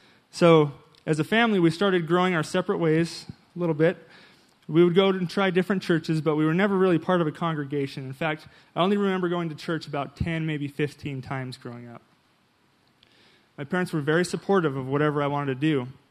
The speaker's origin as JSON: {"language": "English", "town": "Magna", "region": "Utah", "country": "United States", "tie": "born or raised there", "said": "I was raised out in Magna, just a few miles down the road, and I've lived here in Utah my entire life, except for a short time when I lived in Denver, Colorado."}